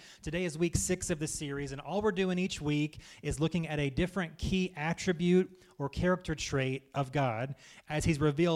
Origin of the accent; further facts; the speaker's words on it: Kentucky, United States; Okay, I'm from Kentucky, KFC, all right?